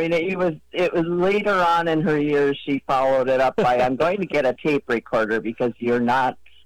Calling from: Sheboygan, Wisconsin, United States; I'm calling from Sheboygan, Wisconsin.

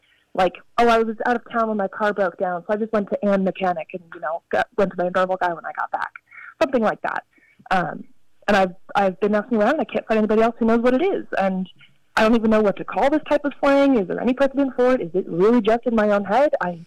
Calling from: Denver, Colorado, United States; I'm calling from Denver, Colorado.

